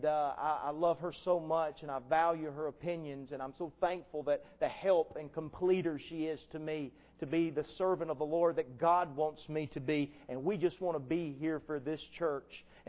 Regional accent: South Carolina, United States; now in Georgia, United States; You know as well as I do here in Georgia and growing up in South Carolina, what we have is a lot of religion.

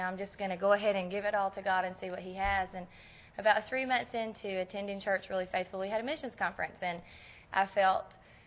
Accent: Tennessee, United States; But I was raised in Tennessee in a home with two great parents who loved me and taught me how to work hard and were strict

